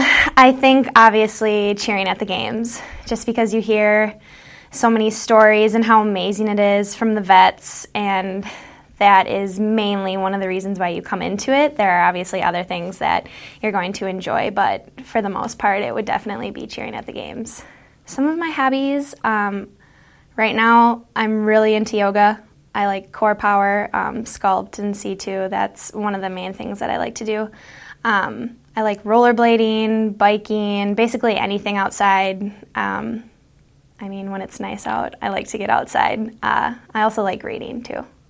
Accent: Blaine, Minnesota, United States; I'm from Blaine, Minnesota, and I am a rookie.

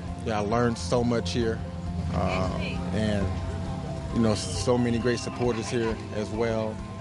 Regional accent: Texas, United States; Being from Texas and how big

